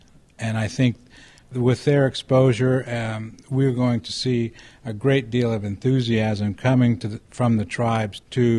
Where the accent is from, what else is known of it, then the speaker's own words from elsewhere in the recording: California, United States; I'm from the Yochidihi Wintu Nation, and we're located in Northern California, in between San Francisco and Sacramento.